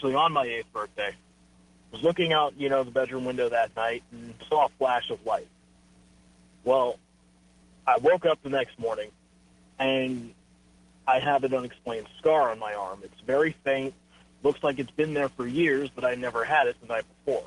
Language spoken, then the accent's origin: English; Virginia, United States; I grew up in Virginia, right by a military base.